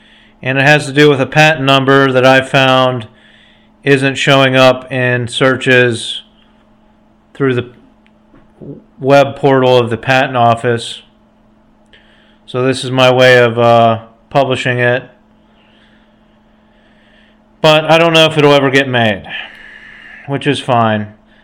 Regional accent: Utica, United States; I talked about creating a podcast of my hometown, my small town of Utica. It's 200 people.

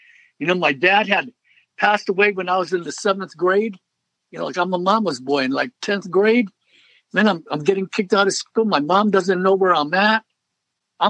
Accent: Ellis Island, New York, United States; born there; I'm a Navy brat. My dad was in the Navy. My mom was a housewife. I was born on Ellis Island, where the Statue of Liberty is. And we moved quite often

